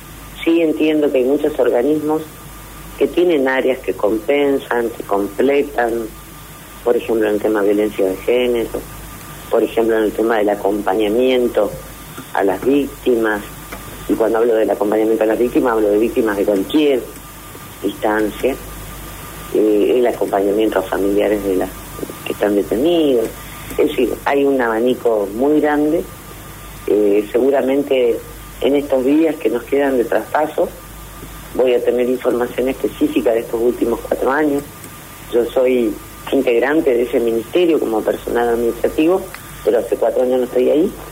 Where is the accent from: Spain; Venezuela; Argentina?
Argentina; somos los argentinos